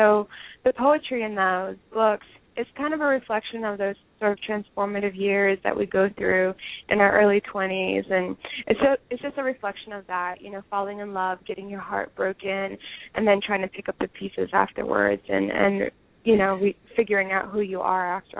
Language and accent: English; Newark, New Jersey, United States; I'm from Newark, New Jersey, and, you know, we're one of the largest food deserts in the country.